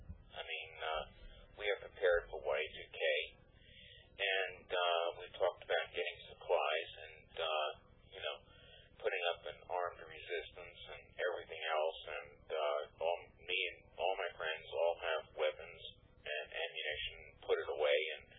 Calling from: North Carolina, United States; Hey, Bill, I'm calling from North Carolina.

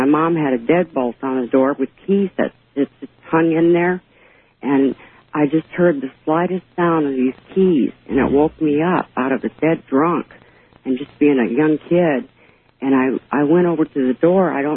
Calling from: Bloomington, Indiana, United States; Okay, this is … I'm calling from Bloomington, Indiana.

